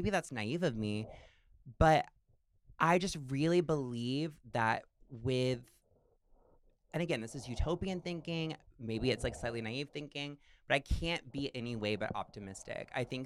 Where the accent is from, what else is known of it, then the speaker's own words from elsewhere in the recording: the South, United States; you know, I'm from the South. I'm from a church. I'm from a Assemblies of God Pentecostal church.